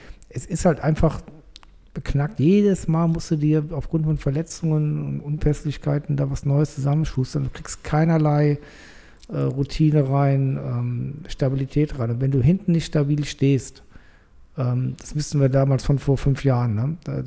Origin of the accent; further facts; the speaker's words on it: Cologne, North Rhine-Westphalia, Germany; ich als Kölner Katholik